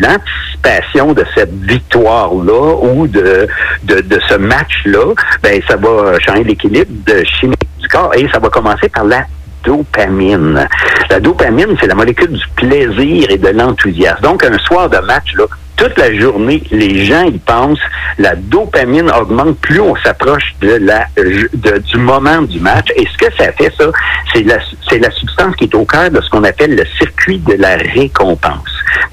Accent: Saint-Eustache, Quebec, Canada; je suis originaire de Saint-Eustache et donc, moi, j'ai grandi avec le Canadien de Montréal.

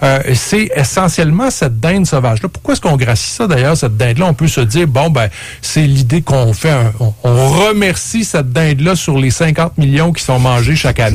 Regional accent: Quebec, Canada; Tu sais, moi, je viens des cantons de l'Est, près de Lac Mégantic.

